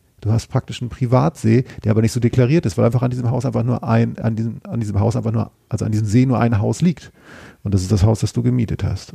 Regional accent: Northern Germany, Germany; now in Cologne, Germany; Und als Norddeutscher ist es so, ich lebe ja jetzt in Köln

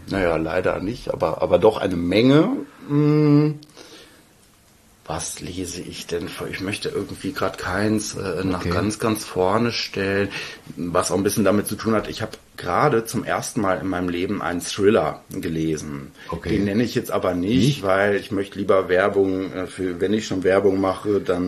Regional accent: Soest, North Rhine-Westphalia, Germany; in meiner Heimatstadt hätte ich jetzt fast schon wieder gesagt, eben in Soest

